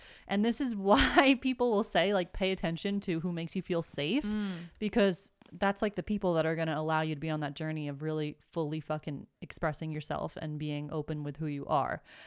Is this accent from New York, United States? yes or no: yes; New York, United States; And maybe it's New York, especially. I'm from New York, and we just fucking say it how it is.